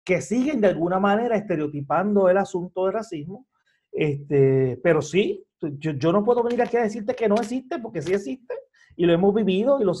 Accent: Puerto Rico; now in United States; los que somos puertorriqueños que estamos trabajando en el sistema, que hemos llegado hace un tiempo

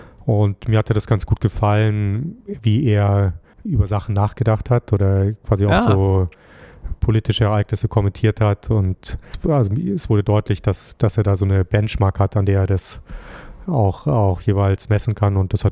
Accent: Munich, Bavaria, Germany; Ich bin in München aufgewachsen und mein Vater kommt aus dem Chiemgau.

